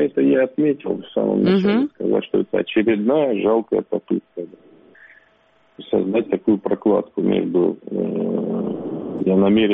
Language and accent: Russian; Crimea, Ukraine; мы, крымские татары